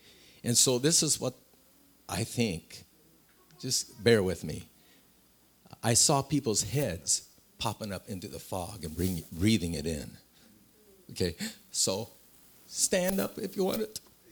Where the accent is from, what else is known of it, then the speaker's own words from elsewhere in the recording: California, United States; I grew up in California, and the tule fog was amazing.